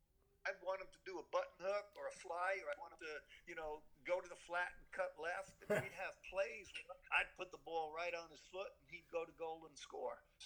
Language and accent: English; Bronx, New York, United States; I'm that kid growing up in the Bronx, a Yankee fan.